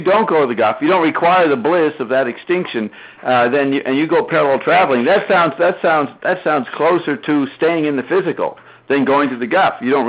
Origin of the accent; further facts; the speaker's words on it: Nova Scotia, Canada; And I announced I was coming in from Nova Scotia